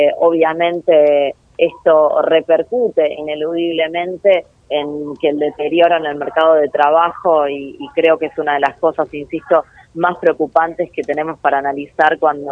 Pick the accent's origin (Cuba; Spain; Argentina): Argentina; en la Argentina y nos hemos tenido que enfrentar a situaciones de desempleo familiar, podemos, y somos muchísimos argentinos los que lo hemos pasado